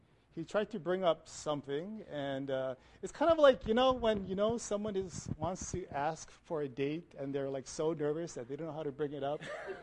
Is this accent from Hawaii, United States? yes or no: yes; Hawaii, United States; So I grew up in Hawaii. I'm the fourth generation there, so even with my grandparents, we spoke English. So if anyone wants to know what a Hawaiian is like, it's me.